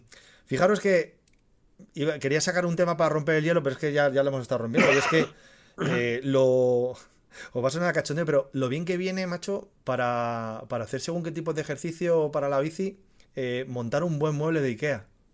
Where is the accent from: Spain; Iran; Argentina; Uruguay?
Spain; Torrejón de Velasco, Community of Madrid; aquí en mi pueblo, en Torrejón de Velasco